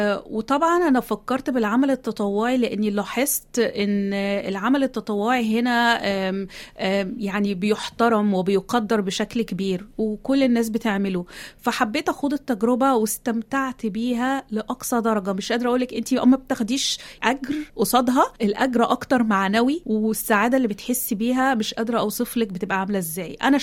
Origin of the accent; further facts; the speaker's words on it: Egypt; moved away as an adult; also born or lived in Kuwait; now in Australia; أنا أصلاً من مصر، سبت مصر لما اتجوزت، عشت بالكويت 10 سنين.